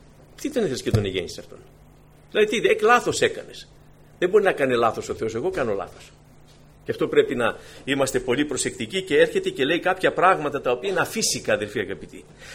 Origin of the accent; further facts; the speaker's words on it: Aitoliko, Western Greece, Greece; Δηλαδή, στην πατρίδα μου εκεί, στο Αιτωλικό, είχαν ειδική έτσι αποκάλυψη στις κατάρες.